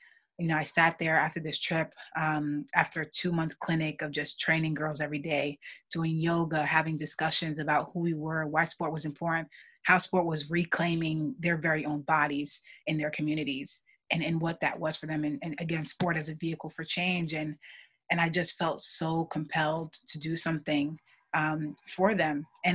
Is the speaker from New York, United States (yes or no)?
yes; New York City, New York, United States; I grew up as a first generation in first generation Guinean, born and raised in New York City.